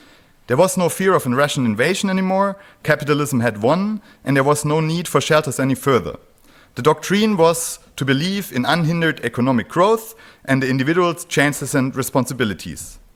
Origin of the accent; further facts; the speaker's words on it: Reutlingen, Baden-Württemberg, Germany; born or raised there; English is a second language